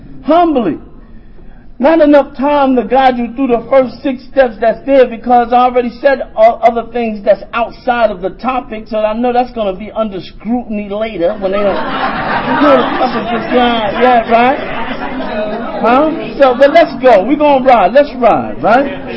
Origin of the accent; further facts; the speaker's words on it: South Jamaica, New York, United States; I'm from the hood. I'm from South motherfucking Jamaica, right?